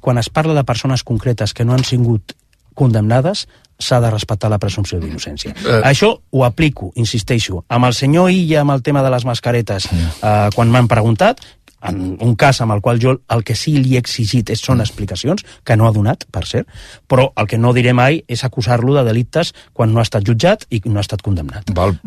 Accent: Catalonia, Spain; Jo quan parlo amb molta gent de Castelló, que és la província que tinc més a prop com a tarragoní, parlem en català.

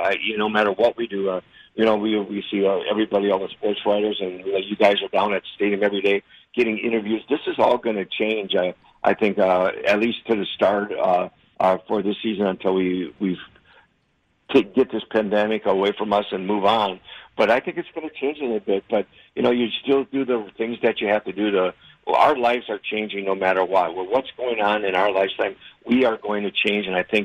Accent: Wisconsin, United States; I was born and raised in Wisconsin and got to play there my career.

